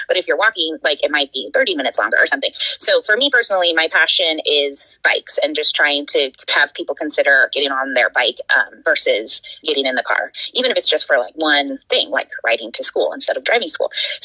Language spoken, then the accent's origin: English; Davis, California, United States; also born or lived in Europe; because I'm originally from Davis, so I had friends who were telling me about that when I moved back to America from Europe